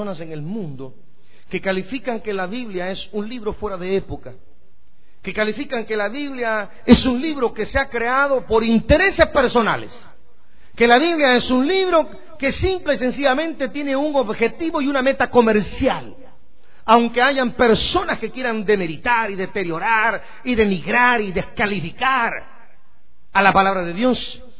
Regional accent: Guatemala; born there; de la ciudad capital de Guatemala hacia mi pueblo, y en lo que iba manejando, que son 73 kilómetros de distancia hasta el pueblo donde yo nací

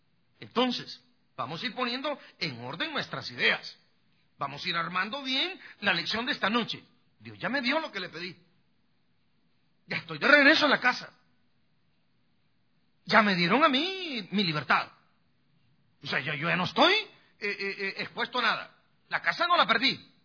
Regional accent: Guatemala; moved away; Cuando yo estaba en mi país, en Guatemala, y las miraba con mi abuelo, mi abuela, mi mamá, mis hermanas, mi papá.

